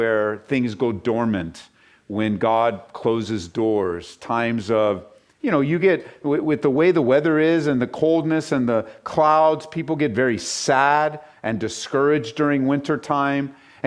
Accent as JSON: {"language": "English", "region": "California", "country": "United States", "tie": "born or raised there", "lives_now": "Colorado, United States", "said": "I grew up in California, and then we moved to Colorado to start a church. And we've been in Colorado now for 22 years."}